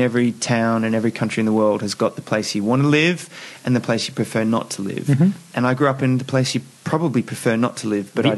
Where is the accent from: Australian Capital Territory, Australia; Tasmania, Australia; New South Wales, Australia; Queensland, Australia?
Queensland, Australia; Brisbane; I mean, yes, living in Brisbane, we were, at the time I didn't realise, but I guess we were quite poor.